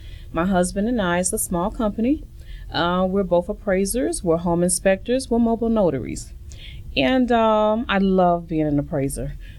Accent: Albany, New York, United States; He is originally from Georgia. I'm from Albany, New York.

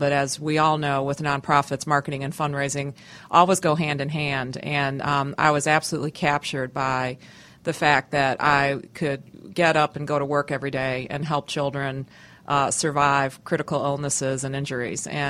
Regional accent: Chicago, Illinois, United States; Well, I'm actually a Chicago native, so I was born and raised in Chicago

